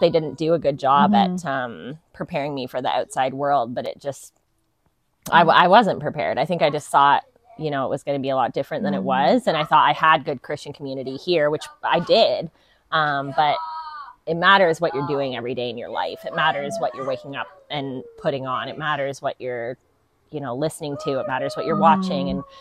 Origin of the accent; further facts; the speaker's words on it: Peterborough, East of England, United Kingdom; I'm from Peterborough. I've grown up here. This is my town.